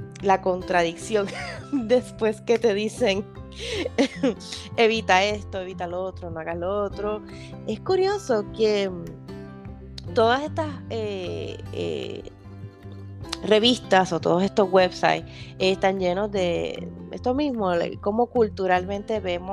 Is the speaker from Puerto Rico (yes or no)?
yes; Puerto Rico; En Puerto Rico, de donde yo vengo, las mamás no nos hablaban de absolutamente nada.